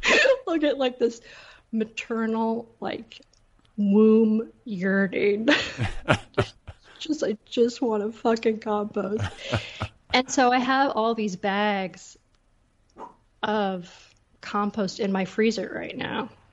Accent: Seattle, Washington, United States; And it's the things I grew up with in Seattle, like composting, everyone composts

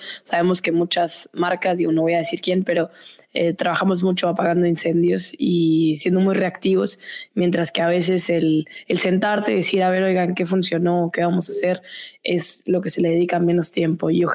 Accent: Mexico; aunque entendemos como mexicanos que es cierta honra en el Día de Muertos

